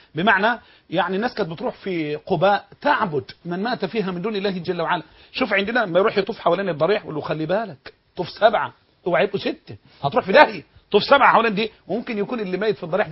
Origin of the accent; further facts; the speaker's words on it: Egypt; اللي كان قاله شيخ كبير عندنا في مصر